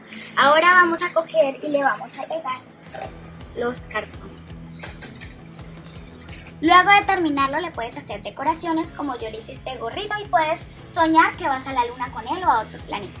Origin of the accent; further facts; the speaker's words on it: Granada, Meta, Colombia; Somos de Granada Meta y en el día de hoy les vamos a explicar cómo hacer un cohete con materiales reciclados.